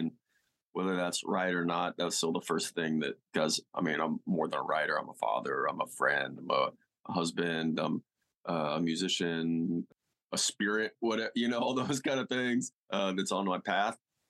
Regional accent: Galveston, Texas, United States; I'm from Galveston, and Galveston has these little longboard, chill little waves just to go get wet.

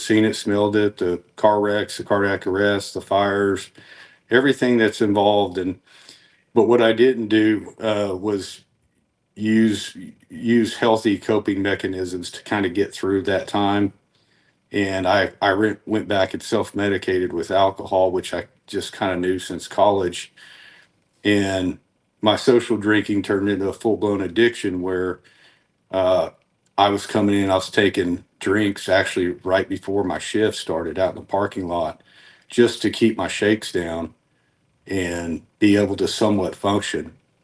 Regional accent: Mustang, Oklahoma, United States; So I grew up in Mustang, Oklahoma, kind of outside town a little bit

